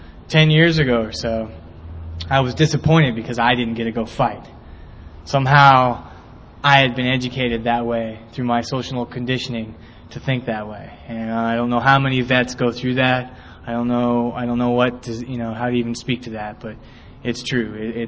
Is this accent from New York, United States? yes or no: no; Pocatello, Idaho, United States; I grew up in Pocatello, Idaho.